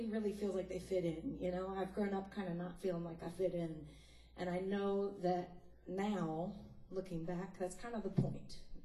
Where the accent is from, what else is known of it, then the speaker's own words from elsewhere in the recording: Maryland, United States; I grew up in Howard County, so not too far. Yeah, Hoco, yeah! And I started my career in Philly and then followed my mom down to South Carolina, where I currently live.